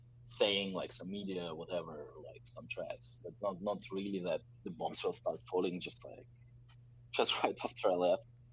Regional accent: Russia; English is a second language; moved away as an adult; I grew up in Russia. Like, I'm Russian.

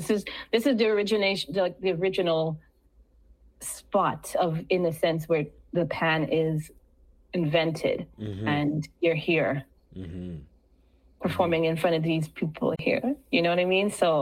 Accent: Montreal, Quebec, Canada; And I said, hi … I'm from Montreal. I can play pan too.

